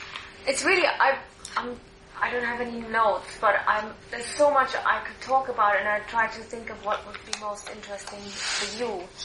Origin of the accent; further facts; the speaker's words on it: Munich, Bavaria, Germany; moved away as an adult; now in London, United Kingdom; And I'm originally from Germany, from Munich, actually, and I've lived here in London over 20 years.